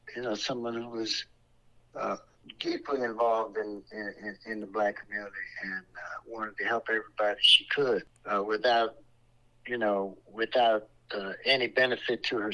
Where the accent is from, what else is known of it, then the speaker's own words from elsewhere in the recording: Baltimore, Maryland, United States; I grew up in Cherry Hill.